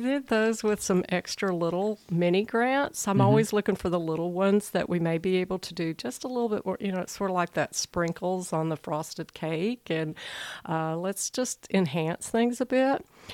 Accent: Dallas, Texas, United States; I grew up in Texas, and I lived in the Dallas Metroplex area, suburbs. And I lived at Houston, I lived in Waco, I lived in several different places in Texas.

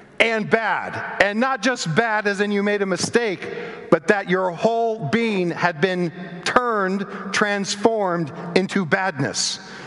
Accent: Arkansas, United States; now in Virginia, United States; born and raised in Arkansas, there's two of them, current resident of Virginia, there's the other two.

